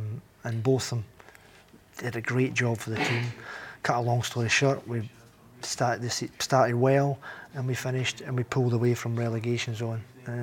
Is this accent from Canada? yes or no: no; Galashiels, Scotland, United Kingdom; Gregor was from my hometown. Aye. Yep, Gala Shields.